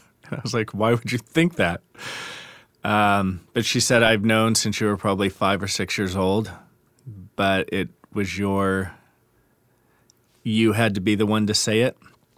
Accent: New York City, New York, United States; My growing up in New York was good. I had great family life. We lived in a section of the Bronx that was very Italian. My family's very culturally Catholic, is what I always said.

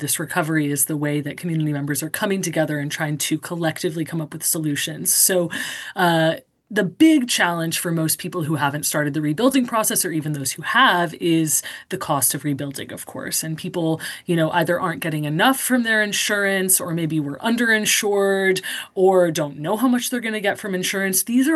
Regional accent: South Pasadena, California, United States; I grew up in South Pasadena, not too far away.

